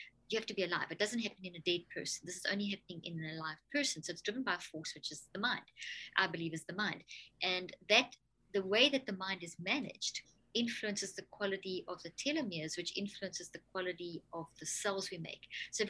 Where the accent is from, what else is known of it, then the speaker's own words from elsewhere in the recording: South Africa; now in United States; growing up in South Africa and working through the apartheid era and the transition and the post-apartheid and living in the States